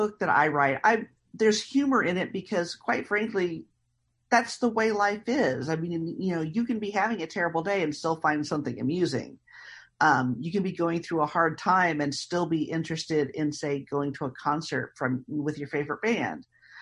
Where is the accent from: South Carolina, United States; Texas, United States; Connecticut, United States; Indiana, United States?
Indiana, United States; because I grew up in Indiana before the internet.